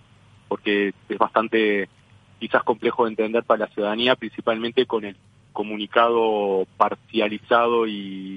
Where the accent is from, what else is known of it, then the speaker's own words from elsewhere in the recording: Uruguay; el 2019 estaba remontándolo como muchos uruguayos a fuerza de voluntad.